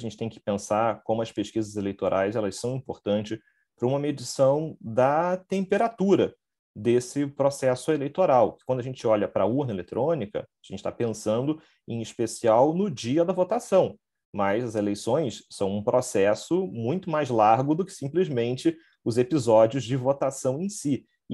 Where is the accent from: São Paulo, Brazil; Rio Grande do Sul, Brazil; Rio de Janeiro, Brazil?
Rio de Janeiro, Brazil; Bom, eu sou do Rio de Janeiro, né?